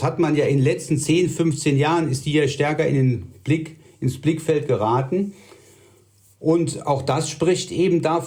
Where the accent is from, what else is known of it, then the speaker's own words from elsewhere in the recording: Germany; wir als Deutsche